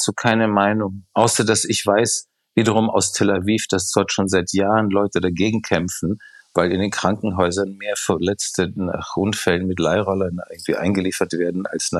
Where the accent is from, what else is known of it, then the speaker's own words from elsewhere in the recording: Prague, Czechia; Ich war gerade in Prag, was meine Heimatstadt ist, wo ich auch manchmal öfters bin.